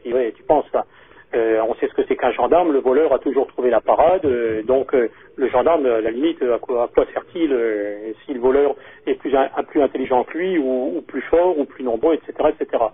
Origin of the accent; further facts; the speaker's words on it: Normandy, France; je viens de Normandie, hein, Flamanville, c'est quand même en Normandie.